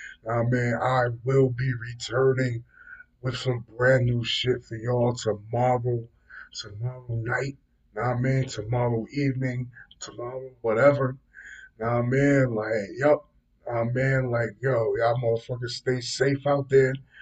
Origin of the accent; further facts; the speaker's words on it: United States; since I'm an American and we don't do metric